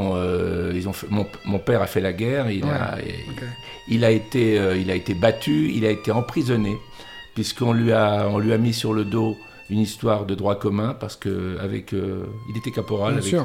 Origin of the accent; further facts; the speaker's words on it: Île-de-France, France; first language Catalan; French is a second language; also born or lived in Spain; Je suis né en Espagne, donc ma langue maternelle, c'était pas le français, c'était le catalan.